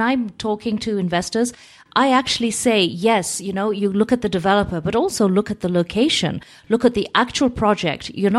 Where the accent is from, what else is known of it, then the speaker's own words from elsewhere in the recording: England, United Kingdom; Of course, being English, I know very well all about Richard Branson